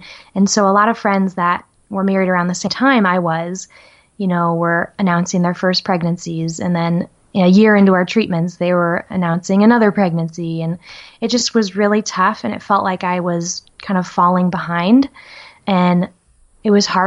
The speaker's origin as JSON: {"language": "English", "region": "Nebraska", "country": "United States", "tie": "born or raised there", "moved": "as an adult", "said": "I grew up in Nebraska, and after my husband and I got married, we moved to Colorado."}